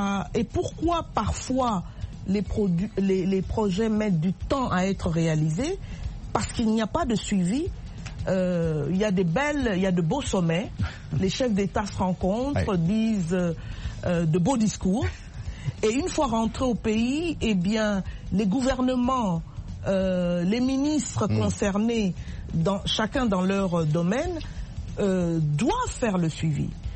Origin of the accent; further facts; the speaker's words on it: DR Congo; Mais je serai là aussi, comme je suis congolaise, pour veiller à ce que, notre gouvernement aussi, ouais.